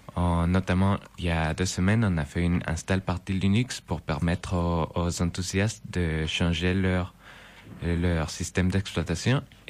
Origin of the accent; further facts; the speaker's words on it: Ecuador; French is a second language; now in France; Je suis en TC4. Je viens d'Équateur